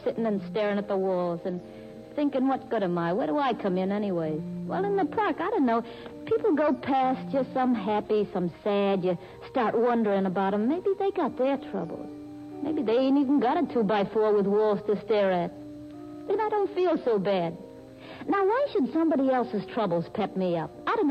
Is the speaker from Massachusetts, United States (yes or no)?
no; Hardin, Minnesota, United States; I come from Hardin, Minnesota.